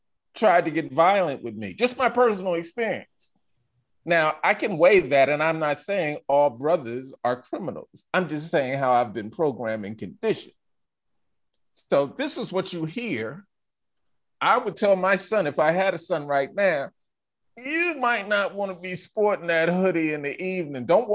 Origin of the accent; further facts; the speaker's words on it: Philadelphia, Pennsylvania, United States; I had to be honest from my experiences growing up in Philadelphia